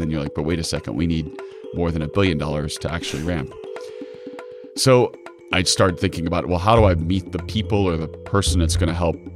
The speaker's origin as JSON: {"language": "English", "region": "Florida", "country": "United States", "tie": "born or raised there", "said": "So I grew up on the Indian River."}